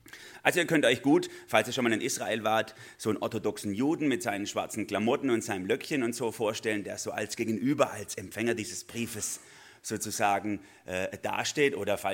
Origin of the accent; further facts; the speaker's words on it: Germany; Ich bin Deutscher. Ich argumentiere erst und jubel dann.